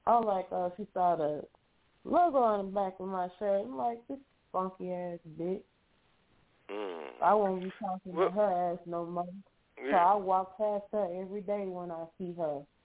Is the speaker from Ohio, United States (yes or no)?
no; Houston, Texas, United States; So technically, I'm from the woods. I'm the first person in my whole immediate family that was born and raised in Houston.